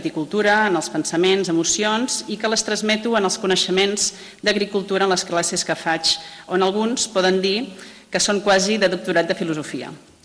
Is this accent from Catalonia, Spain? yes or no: yes; Vilanova i la Geltrú, Catalonia, Spain; I aquí estic jo, en aquest cas originària de la zona marítima, d'allà on diuen que som llunàtics, de Vilanova i la Geltrú.